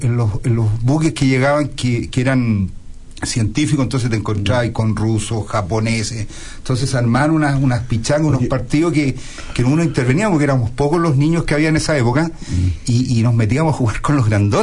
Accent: Valparaíso, Chile; born there; Yo nací en Valparaíso.

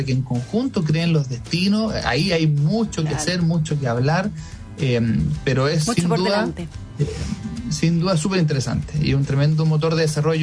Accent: Chile

